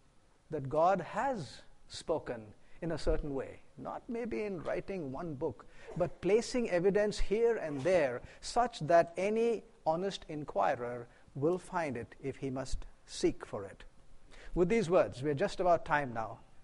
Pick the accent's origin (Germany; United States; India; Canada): India; I come from India. India is a very diverse country, diverse in language, diverse in dress, diverse in food